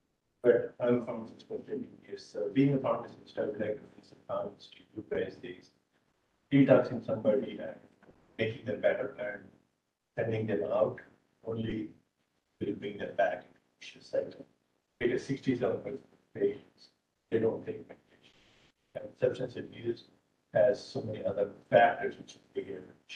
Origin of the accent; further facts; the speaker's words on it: Sydney, New South Wales, Australia; I'm from Sydney.